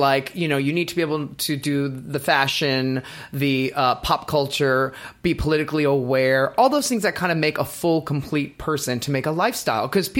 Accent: New York City, New York, United States; You know, I'm a New Yorker.

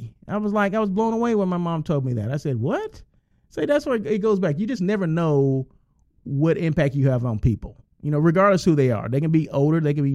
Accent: Blythe, California, United States; I'm from Blythe, California, right? So Blythe, you think of L.A. as your reference point, right? Go east.

